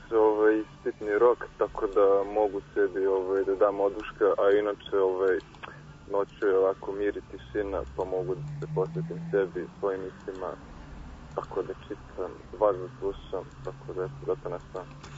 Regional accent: Pirot, Serbia; born there; now in Belgrade, Serbia; ja sam rođen u Pirotu, a živim ovde u Beogradu, začini u okolini iz Barajeva.

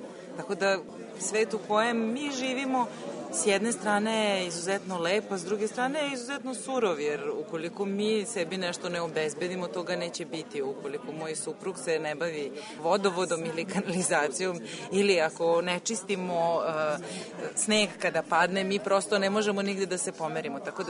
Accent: Novi Sad, Vojvodina, Serbia; Ja sam gradsko dete, ja sam Novosađanka rođena, tako da i suprug moj i ja smo Novosađani u principu.

